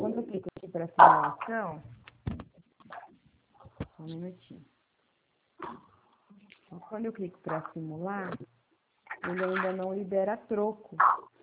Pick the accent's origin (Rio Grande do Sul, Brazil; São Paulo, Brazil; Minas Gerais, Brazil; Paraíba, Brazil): São Paulo, Brazil; Eu sou do interior de São Paulo. Moro. Não sei se o senhor já ouviu falar de Presidente Prudente